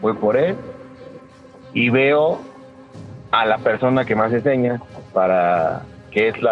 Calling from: Venustiano Carranza, Mexico City, Mexico; Desde la Venustiano Carranza.

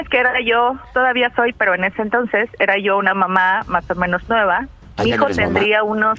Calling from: Tampico, Tamaulipas, Mexico; De Tampico, Tamaulipas.

